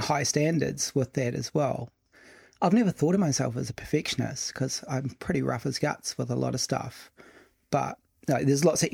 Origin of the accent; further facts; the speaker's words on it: Sawyers Bay, Otago, New Zealand; where I grew up in Sawyers Bay, there was a really strong hub of community and whānau. Like, all my Chinese cousins, a lot of them lived, we all lived within 200 metres of each other. Yeah. Dad was born here and his siblings were born in New Zealand. Both my grandparents came over from China